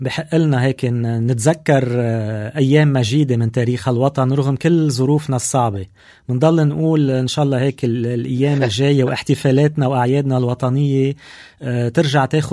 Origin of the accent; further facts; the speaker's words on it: Lebanon; نحن كلبنانية